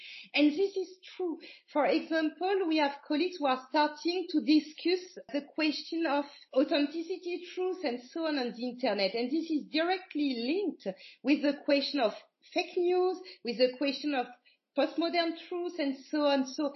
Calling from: France; you are calling me from Brazil and I'm answering you from France, but also working in Luxembourg

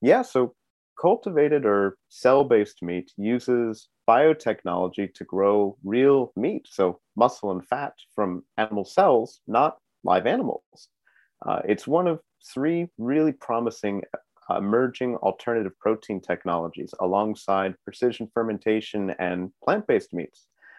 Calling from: Cambridge, East of England, United Kingdom; so I'm calling in from Cambridge in the UK today.

